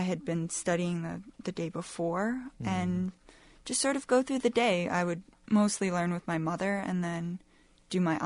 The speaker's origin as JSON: {"language": "English", "town": "Ames", "region": "Iowa", "country": "United States", "tie": "born or raised there", "said": "Yes, I grew up in Ames."}